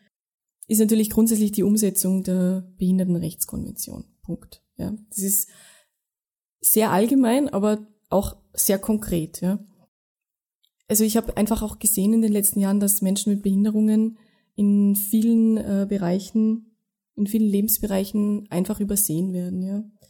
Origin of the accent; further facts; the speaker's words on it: Tyrol, Austria; Also ich war bis 18 relativ durchschnittlich sozialisiert, ja, aufgewachsen in Tirol, in einem Dorf, wo es auch eine Lebenshilfewerkstätte gegeben hat.